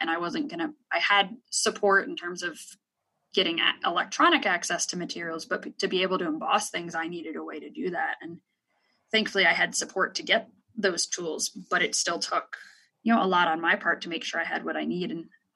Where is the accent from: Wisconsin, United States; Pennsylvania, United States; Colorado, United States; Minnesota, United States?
Pennsylvania, United States; I grew up in Eastern Pennsylvania in a, you know, not urban area by any means.